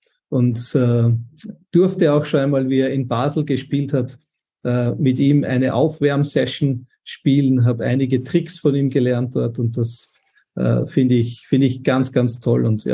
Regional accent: Austria; now in Switzerland; Also als Österreicher, der nicht in Österreich lebt, natürlich ein Wiener Schnitzel. Und das ist in der Schweiz sehr schwierig zu bekommen.

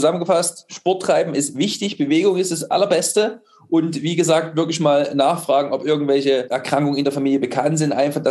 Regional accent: Dresden, Saxony, Germany; Also hier ich komme ja aus Dresden und da gab es so einen Langlaufverein.

